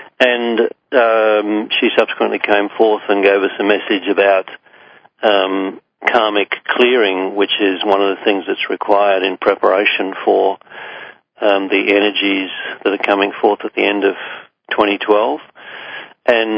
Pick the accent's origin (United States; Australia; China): Australia; countries like New Zealand and my home country, Australia